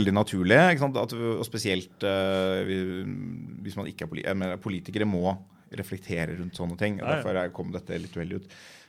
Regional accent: Oslo, Norway; Selv vokst opp I et velstående hjem, uten at jeg opplevde det da. Vi vokste opp på Ullern I en leilighet

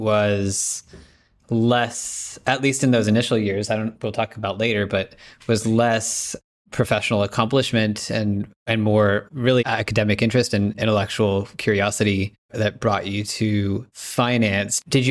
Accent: United States; Oxy Capital, which as an American, Oxy means something a little bit different.

